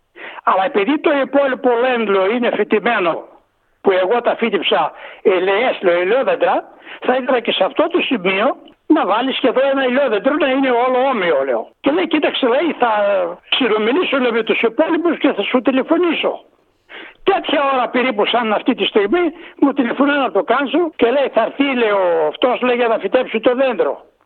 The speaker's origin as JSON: {"language": "Greek", "town": "Katerini", "region": "Central Macedonia", "country": "Greece", "said": "στα μέρη μας είχαμε ελιές. Εγώ είμαι από χωριό κοντά προς τον Πλαταμόλα πλευρά"}